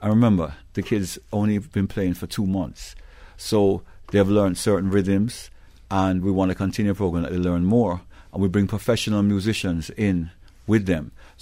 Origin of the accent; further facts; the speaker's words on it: England, United Kingdom; born there; also born or lived in Jamaica; I was born in England from Jamaican parents, and at six, I decided I wanted to play drums.